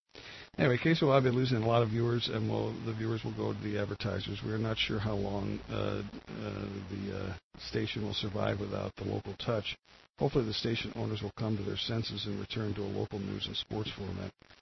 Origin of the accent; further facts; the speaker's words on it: San Luis Obispo, California, United States; We were born and raised in San Luis Obispo.